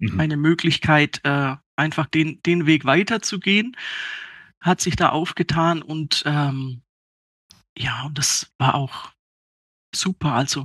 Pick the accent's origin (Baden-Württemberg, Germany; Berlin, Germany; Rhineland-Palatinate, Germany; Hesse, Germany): Baden-Württemberg, Germany; Also ich bin tatsächlich auch im Schwabenland im elterlichen Einzelhandel aufgewachsen.